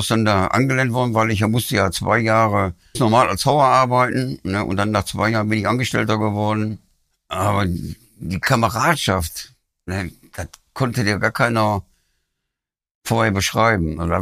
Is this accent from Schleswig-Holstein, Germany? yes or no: no; Essen, North Rhine-Westphalia, Germany; also born or lived in Gelsenkirchen; Geboren bin ich in Gelsenkirchen. Deshalb bin ich auch Schalker. Und wie ich ein Jahr alt war, da sind meine Eltern nach Essen gezogen, berufsbedingt. Da haben wir in Essen auf der Zeche angefangen. Und so bin ich dann auch groß geworden.